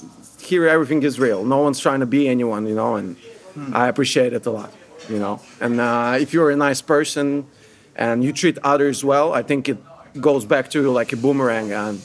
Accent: Kyiv, Ukraine; moved away as an adult; I'm 28 years old. I'm coming from Kyiv, Ukraine, and I've been working at Mario's for more than 2 years now.

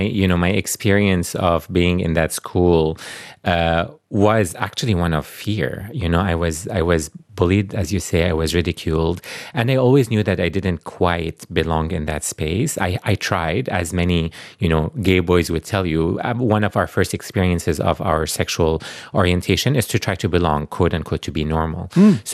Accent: Jordan; I think growing up in Jordan

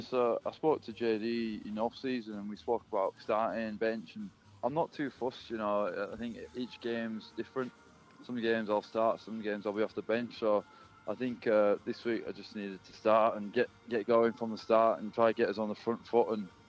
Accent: Huddersfield, Yorkshire and the Humber, United Kingdom; Huddersfield, like, obviously, offered me a good term. And, it was sort of appealing to go back to my hometown club and go to where I sort of grew up and take my family back there.

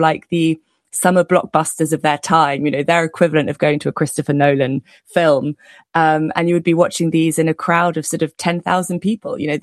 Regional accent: London, United Kingdom; I think as someone who's, you know, born and raised in London

